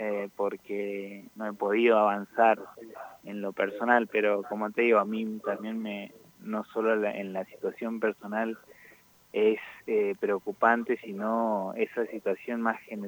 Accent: Bariloche, Río Negro, Argentina; Yo soy de Bariloche, soy de Furilovche, y me fui a Neuquén a estudiar.

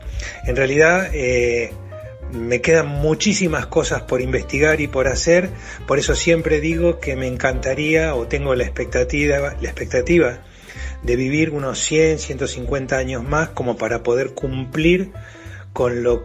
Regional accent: Rosario, Santa Fe, Argentina; now in Buenos Aires, Argentina; hice Bellas Artes en la ciudad de Rosario, de donde yo soy, y empecé a trabajar desde muy joven en agencias de publicidad, en revistas y en diarios. Desde el año 1985 me vine a Buenos Aires

